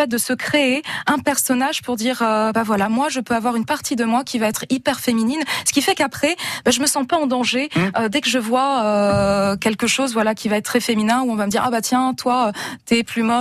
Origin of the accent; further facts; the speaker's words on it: Hauts-de-France, France; moi je suis picarde à la base, il n'y a toujours rien.